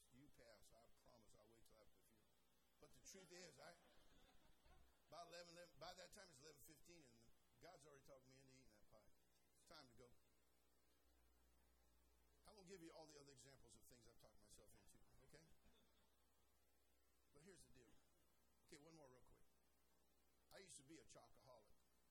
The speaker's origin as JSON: {"language": "English", "region": "California", "country": "United States", "said": "Now, I'm from California. We don't really do ice storms out there where it rains ice."}